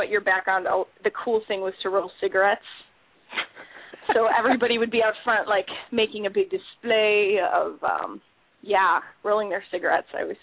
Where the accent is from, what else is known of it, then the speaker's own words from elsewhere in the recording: Wheeling, Illinois, United States; now in Chicago, United States; I did, yeah. I was born in Skokie, and I grew up in Wheeling, and I've lived here all my life.